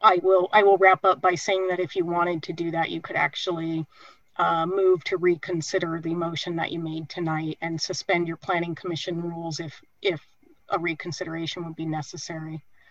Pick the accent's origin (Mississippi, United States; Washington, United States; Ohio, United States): Washington, United States; Black Diamond; now in Bellevue, United States; and I live in Bellevue, and I grew up in Black Diamond